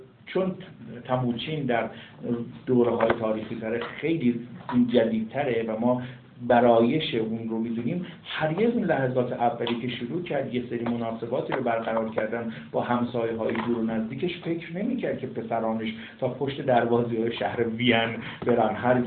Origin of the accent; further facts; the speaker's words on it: Iran; حالا ما ایرانی هستیم شاید خیلی خوشمون نیاد